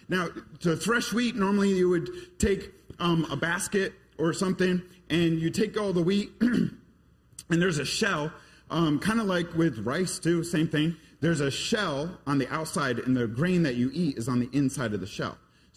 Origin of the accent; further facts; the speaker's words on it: Connecticut, United States; You know, I went to Christian school. I grew up in Connecticut, went to Christian school. My dad was the principal, so I had to go.